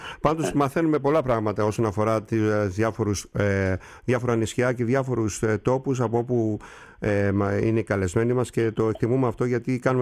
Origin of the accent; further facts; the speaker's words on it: Kasos, South Aegean, Greece; Να πω και εγώ, αφού είμαι από την Κάσο, έχει και μια συνοικία στη Σύρο, τα Κασιώτικα.